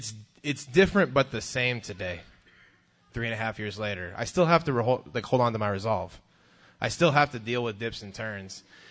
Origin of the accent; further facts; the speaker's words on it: Houston, Texas, United States; I grew up in Southwest Houston. I'm now 31.